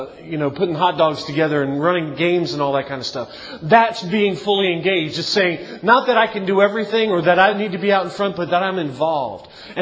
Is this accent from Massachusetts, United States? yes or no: no; Baltimore, Maryland, United States; Well, you know I'm from Baltimore, right?